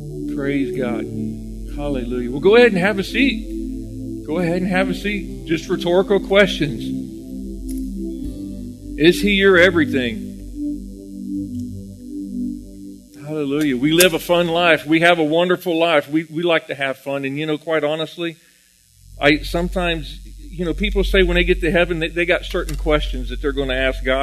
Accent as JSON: {"language": "English", "region": "Florida", "country": "United States", "tie": "born or raised there", "said": "I grew up in Florida, and we used to go out to the beach, and we would bask in the sun in the beach."}